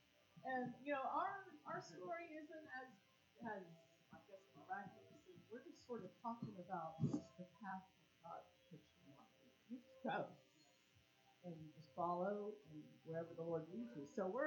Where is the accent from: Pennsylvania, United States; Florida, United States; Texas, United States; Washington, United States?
Florida, United States; Orlando; moved away as an adult; now in Ellijay, United States; we've been here since, what, July. We moved here in July, so we're originally from Orlando, and last October, we're living in Orlando, we decided we're going to move to the mountains